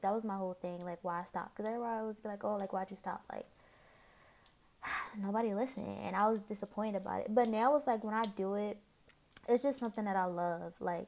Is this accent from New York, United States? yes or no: no; Philadelphia, Pennsylvania, United States; I'm 19. I'm from Philly and I do this podcast called 1-800 Sessions